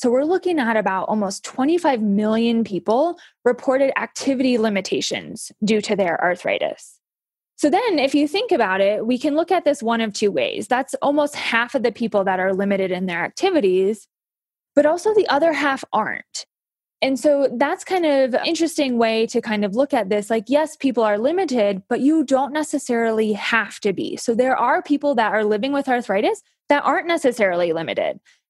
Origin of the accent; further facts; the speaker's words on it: Midwest, United States; So like Kylie said, I'm a transplant from the Midwest. I've lived in the Midwest all my life. We moved here just for more adventure, honestly.